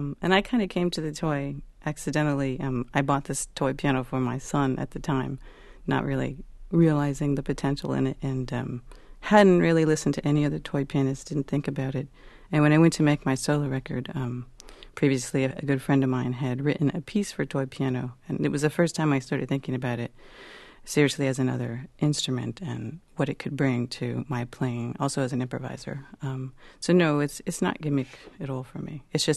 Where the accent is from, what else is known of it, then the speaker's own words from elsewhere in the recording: Arizona, United States; I grew up in Arizona as a kid, and nobody has attics or basements in Arizona. But we had this crawl space on top of this ranch-style house